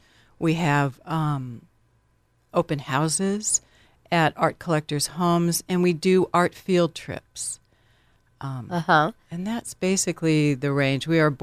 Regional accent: Los Angeles, California, United States; now in Laguna Beach, United States; Well, I moved here in the early 80s. I'm originally from Los Angeles.

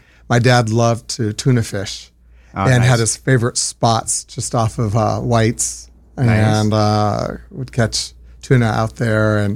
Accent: California, United States; Well, Scott, I grew up here in Orange County, lived in Laguna Beach, lived in Fullerton, Mission Viejo, Dana Point, Newport Beach.

